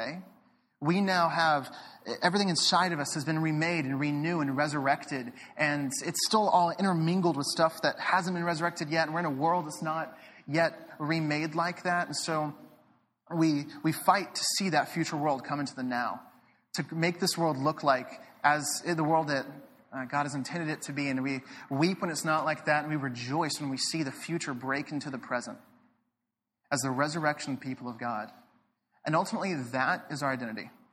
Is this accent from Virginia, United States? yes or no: no; Dallas, Texas, United States; I grew up in Dallas, Texas, a Southern Baptist fundamentalist in the buckle of the Bible Belt.